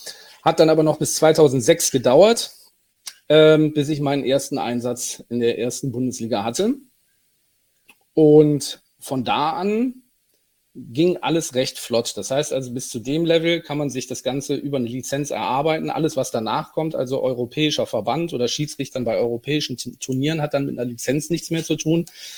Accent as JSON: {"language": "German", "town": "Cologne", "region": "North Rhine-Westphalia", "country": "Germany", "tie": "born there", "said": "Ich bin gebürtiger Kölner."}